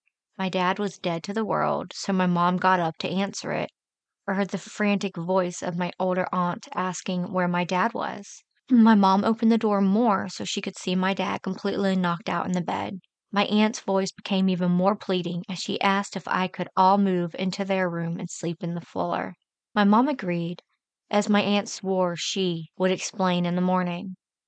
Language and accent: English; New Jersey, United States; I grew up in South Jersey. The neighborhood's property directly next to me was owned by the Emperor and Empress of Philippine Islands, Ferdinand Marcos.